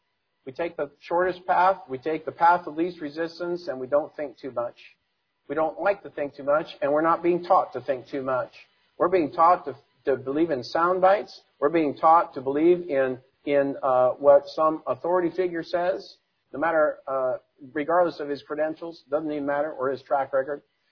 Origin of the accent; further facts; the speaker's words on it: Seattle, Washington, United States; And, you know, I'm from Seattle area. We're familiar with all that.